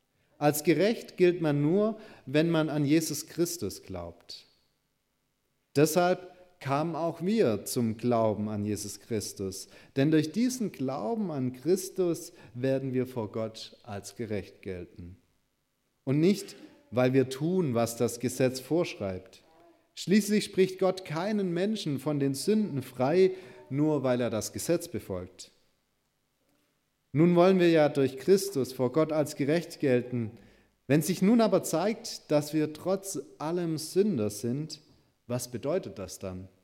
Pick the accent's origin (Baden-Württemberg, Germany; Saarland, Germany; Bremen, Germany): Baden-Württemberg, Germany; Ihr Lieben, auf der Alp, wo ich herkomme